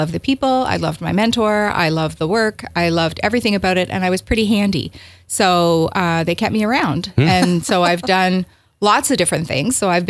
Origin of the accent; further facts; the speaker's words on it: Kensington, Prince Edward Island, Canada; also born or lived in Toronto; I was born in Toronto, actually, but I moved here when I was about three. And I grew up mostly in Kensington.